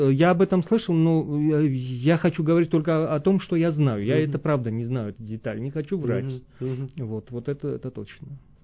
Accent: Georgia; мы все грузины, такой народ певучий

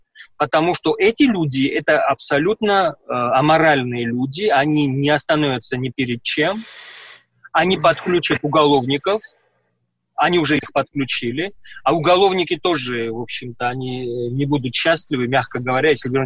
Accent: Georgia; мы, грузины, очень привязаны к своей Грузии. Мы хотим там жить, и мы хотим быть хозяевами в нашей стране.

